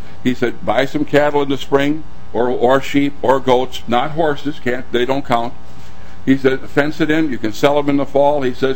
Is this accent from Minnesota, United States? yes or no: yes; North Branch, Minnesota, United States; I'm from North Branch, Minnesota.